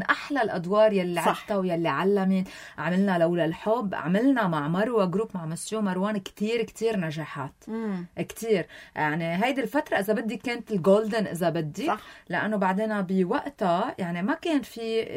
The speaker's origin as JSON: {"language": "Arabic", "country": "Syria", "said": "هي من القصة من عندي انه انا انه سوري ما حدا احسن من حدا"}